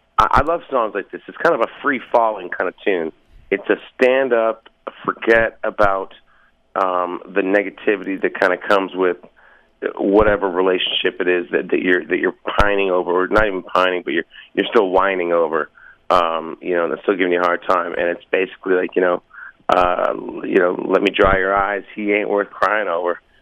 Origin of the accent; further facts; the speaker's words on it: St. Catharines, Ontario, Canada; I grew up in St. Catharines, Ontario, which is southern Ontario. I've got a big family. My mother's a devout Christian. My father's a devout preacher in the congregation.